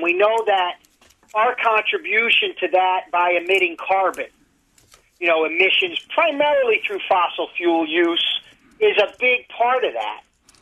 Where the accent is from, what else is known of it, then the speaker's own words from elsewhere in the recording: New York, United States; I'm from the New York City area.